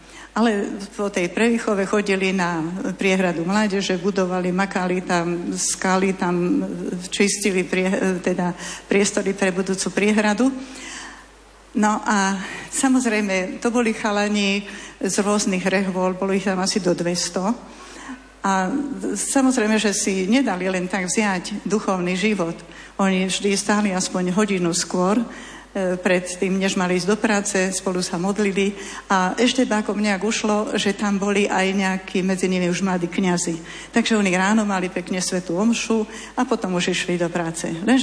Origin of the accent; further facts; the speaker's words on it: Norovce, Nitra Region, Slovakia; Pochádzam z malej dediny Norovce v okrese Topolčany.